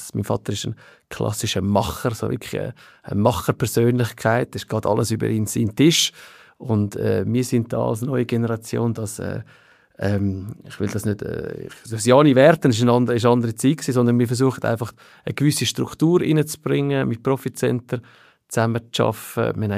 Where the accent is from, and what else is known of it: Switzerland; born or raised there